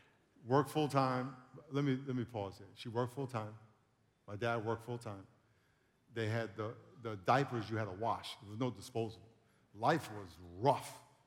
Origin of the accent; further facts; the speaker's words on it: Long Island, New York, United States; When I was growing up, I grew up in Long Island, New York, and my family used to go upstate.